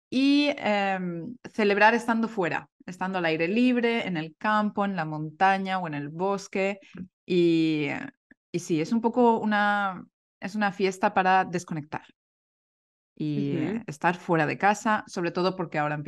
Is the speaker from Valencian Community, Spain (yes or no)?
yes; Valencia, Valencian Community, Spain; Y como dices, soy de Valencia, he crecido aquí, nací aquí, crecí aquí.